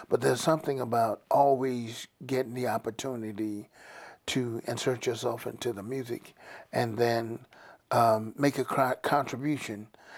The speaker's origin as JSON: {"language": "English", "town": "Waynesboro", "country": "United States", "tie": "born or raised there", "said": "And living, growing up in Waynesboro, in the country, well, we listened to her country music on the radio as well."}